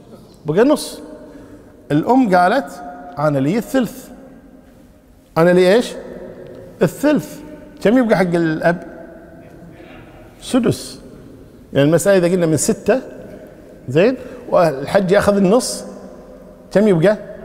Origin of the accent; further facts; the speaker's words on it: Kuwait; هذه الأشياء حنا عندنا بالكويت